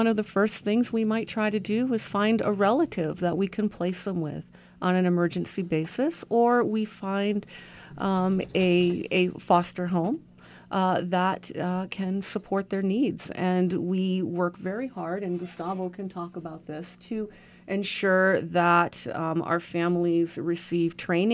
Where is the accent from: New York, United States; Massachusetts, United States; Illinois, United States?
Massachusetts, United States; started way back in the mid-70s in my home state of Massachusetts.